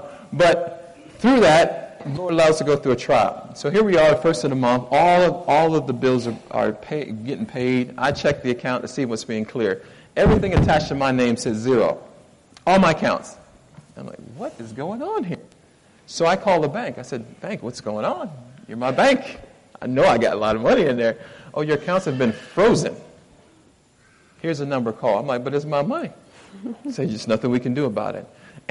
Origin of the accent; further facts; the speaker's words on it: Miami, Florida, United States; My wife's from Bronx, New York. I'm from Miami, Fort Lauderdale area. So we moved because we read the book Country Living, and we said, we got to move into the country.